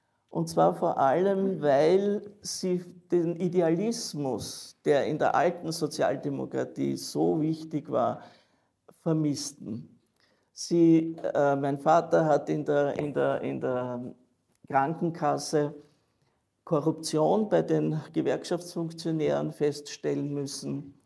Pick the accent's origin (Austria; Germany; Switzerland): Austria; Traisen, Lower Austria; ist es in Traisen, meinem Geburtsort und wo meine Eltern lebten, war dort die große Aufbruchsstimmung. Traisen ist ein Industrieort.